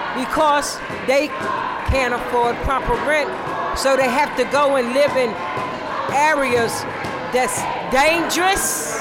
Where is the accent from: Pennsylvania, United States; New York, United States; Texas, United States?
New York, United States; Bronx; Well, I'm from Bronx, New York.